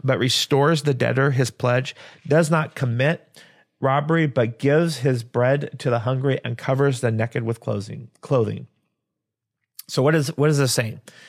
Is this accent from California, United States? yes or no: no; Washington, United States; So, you know, I was raised in the Yakima Valley.